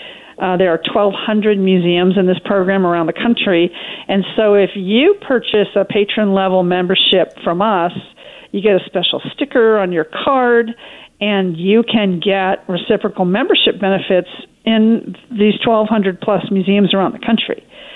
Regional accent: Portland, Oregon, United States; now in Newport, United States; I grew up in Portland, went to OSU for both degrees, but like I said, traveled around the West to, you know, pull my career together.

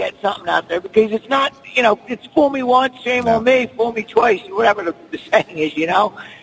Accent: Philadelphia, Pennsylvania, United States; now in Sewell, United States; Well, I'm originally from Philly, but I just moved over to Sewell, New Jersey.

